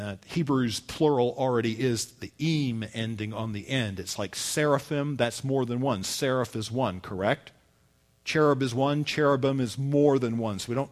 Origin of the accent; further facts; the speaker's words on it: the South, United States; I always enjoy being in the North, if for no other reason than I'm from the South.